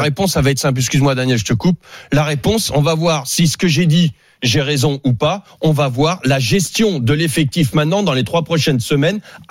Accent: France; Je suis français.

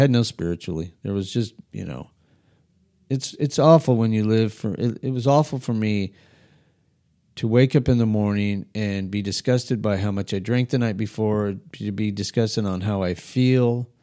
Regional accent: Albuquerque, New Mexico, United States; I mean, I grew up in Albuquerque, New Mexico. We spent our days on our bike

